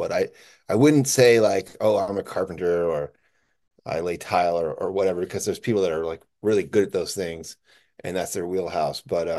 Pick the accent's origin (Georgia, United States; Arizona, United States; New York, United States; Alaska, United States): Alaska, United States; Anchorage; I love it. I grew up in Anchorage, and so I'm pretty used to it.